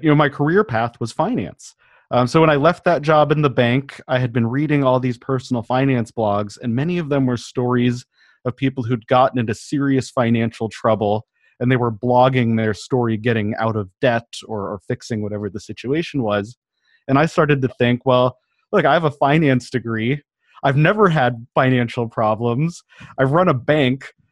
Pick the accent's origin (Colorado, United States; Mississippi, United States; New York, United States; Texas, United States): Colorado, United States; Denver; I grew up in Denver, Colorado, in that area.